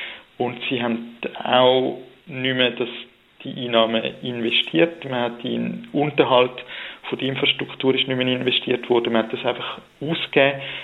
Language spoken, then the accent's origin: German; Switzerland; wir als Schweizer, wo von einem Land kommen, wo mit Bodenschätzen nicht wirklich gesegnet sind